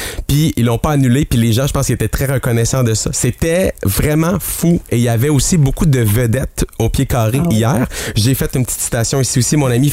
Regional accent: Saguenay, Quebec, Canada; accent: Saguenay; il a reconnu mon accent du Saguenay, puis il a le même accent, parce qu'on vient de la même place.

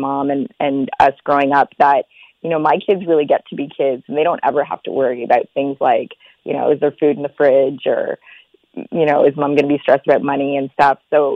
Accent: Ottawa, Ontario, Canada; You grow up in Ottawa, there's lots of snow, it's cold, you need a snowsuit.

